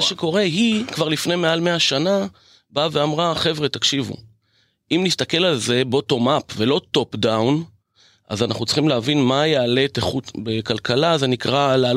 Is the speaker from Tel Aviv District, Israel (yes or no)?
no; Haifa, Haifa District, Israel; born there; נולדתי בחיפה, באחוזה